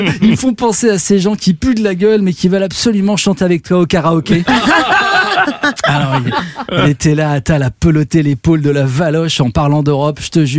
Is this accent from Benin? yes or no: no; Paris, Île-de-France, France; je suis comme vous, en tant que parisien je découvre le concept.